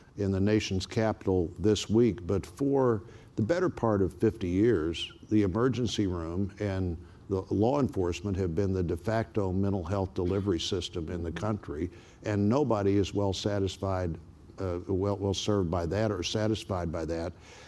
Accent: Springfield, Missouri, United States; in my hometown, Springfield, Missouri

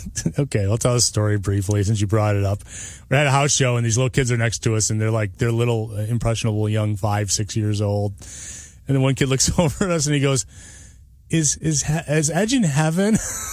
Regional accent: Rochester, New York, United States; Now, listen, we're from Rochester, and I think that maybe people are going to be possibly watching the Buffalo Bills game

